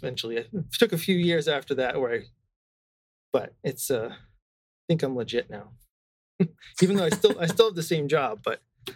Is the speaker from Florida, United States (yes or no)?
no; Seekonk, Massachusetts, United States; No, I was going to say, I'm from Massachusetts. I grew up not quite towards Plymouth area, but Seekonk, you know Seekonk?